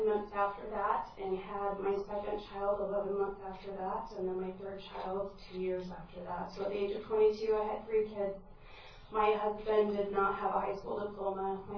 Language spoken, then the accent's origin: English; Twin Falls, Idaho, United States; I grew up in Twin Falls, Idaho, in a very low socioeconomic situation.